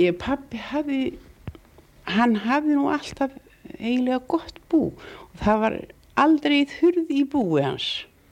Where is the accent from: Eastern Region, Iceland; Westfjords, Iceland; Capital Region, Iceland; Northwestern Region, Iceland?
Eastern Region, Iceland; Gunnhildargerði; moved away as an adult; Gunnhildargerði Hóvarstungu.